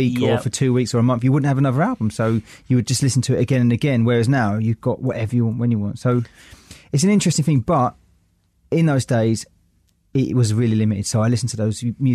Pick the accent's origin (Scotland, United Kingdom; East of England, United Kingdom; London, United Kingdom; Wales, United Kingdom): London, United Kingdom; Forest Gate; I came from Forest Gate in East London